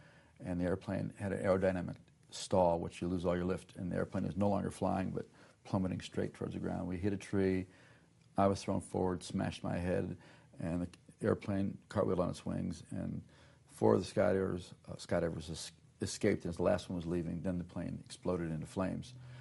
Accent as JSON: {"language": "English", "region": "Ohio", "country": "United States", "tie": "born or raised there", "said": "Actually, a little bit of my background, I was raised in the Midwest, outside of Cleveland, Ohio, in a typical 1950s suburban life, like happy days. Grew up in a Roman Catholic home"}